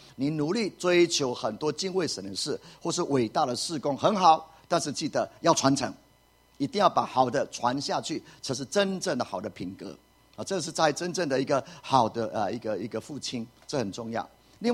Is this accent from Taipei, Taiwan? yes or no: no; Puli, Nantou County, Taiwan; 因为我在埔里长大，四面环山，从小的时候就可能一个庙叫地母庙，其他都没有，很漂亮的一个盆地